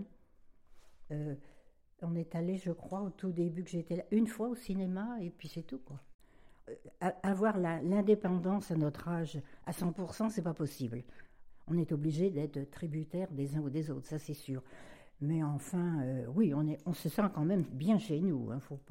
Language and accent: French; Pays de la Loire, France; also born or lived in Brest; Mais je ne suis pas d'ici. Je suis de Loire-Atlantique. J'ai habité Brest 50 ans